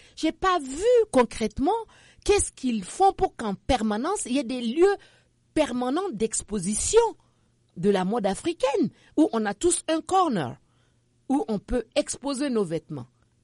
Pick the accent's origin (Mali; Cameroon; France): Mali; chez moi au Mali